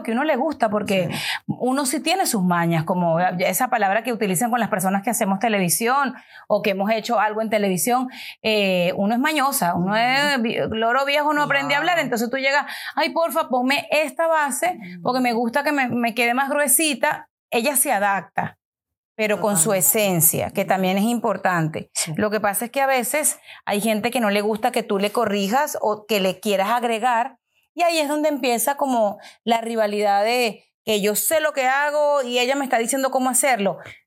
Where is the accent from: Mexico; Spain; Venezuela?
Venezuela; Mariana y yo somos venezolanas